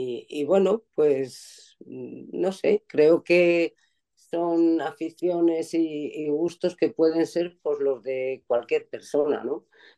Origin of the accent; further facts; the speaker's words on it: Asturias, Spain; Yo soy de Asturias, como la mayoría de los que me conocéis sabéis, y entonces, pues bueno, tenía dos caminos, o quedarme en Madrid o volverme a Asturias